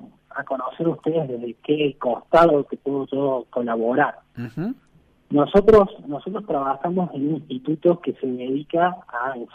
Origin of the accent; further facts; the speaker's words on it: San Juan, Argentina; Yo soy de San Juan. Yo en San Juan jugaba con un Atari blanco y negro.